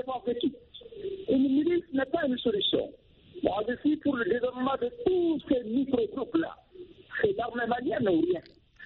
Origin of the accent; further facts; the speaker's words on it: Bintagoungou, Timbuktu Region, Mali; moi je suis de Bintabongo, dans la région de Timbuktu